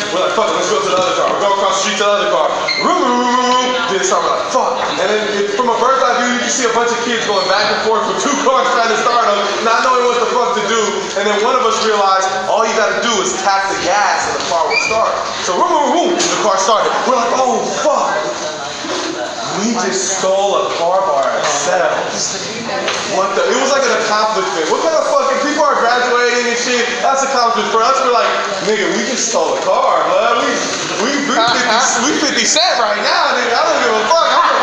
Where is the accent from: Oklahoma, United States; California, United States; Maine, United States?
California, United States; San Francisco; That's the shit I'm talking about. I'm from Frisco, okay?